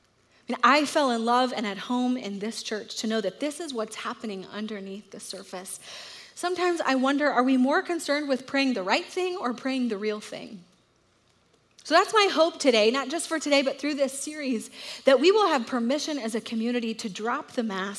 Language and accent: English; Dallas, Texas, United States; I grew up in Dallas.